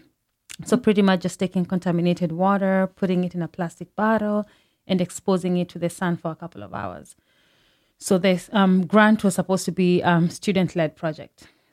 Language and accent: English; Kenya; I come from Kenya.